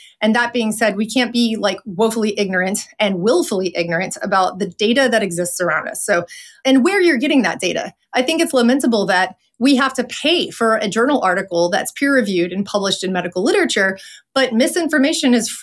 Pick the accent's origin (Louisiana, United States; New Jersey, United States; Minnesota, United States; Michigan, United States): Louisiana, United States; So I'm Cajun.